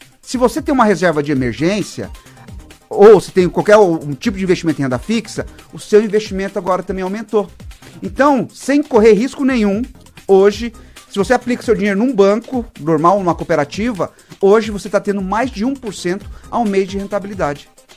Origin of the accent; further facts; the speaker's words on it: Brazil; O nosso problema enquanto brasileiro é que os produtos sobem